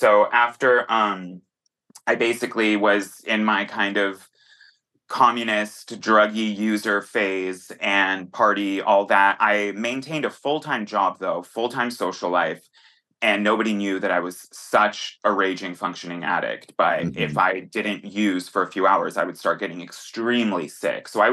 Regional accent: Mill Creek, Washington, United States; also born or lived in West Seattle / Everett / Lake Stevens; I grew up in Mill Creek. I was born in West Seattle. Then my family moved up to Everett and then Lake Stevens. And then most of my life was spent in Lake Stevens and Mill Creek.

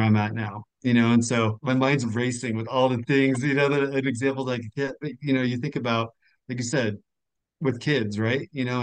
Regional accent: Colorado Springs, Colorado, United States; I grew up in Colorado, I grew up in Colorado Springs. I lived in, went to college in Boulder, lived in Golden, Westminster, Parker, all over. Now I'm in Castle Rock

